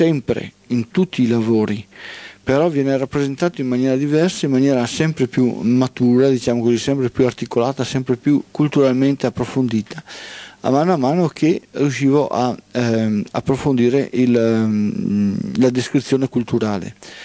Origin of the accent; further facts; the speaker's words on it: Veneto, Italy; io sono veneto al 100%, cioè nel senso che sono proprio veneto